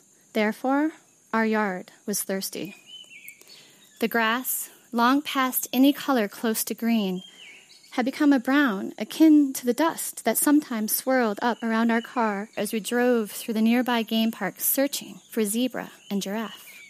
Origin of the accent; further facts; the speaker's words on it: Gaborone, Botswana; I'm from Habaroni, Botswana. That's the place where I live. So it's near South Africa, and then Namibia is in the north, and Zimbabwe is right there too, and Zambia.